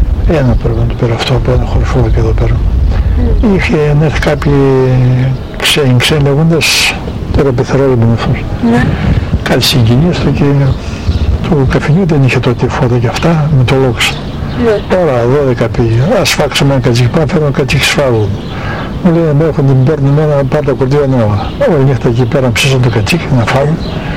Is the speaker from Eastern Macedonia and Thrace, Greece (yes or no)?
yes; Eastern Macedonia and Thrace, Greece; αν και είμαι θρακιώτης, μ' αρέσουν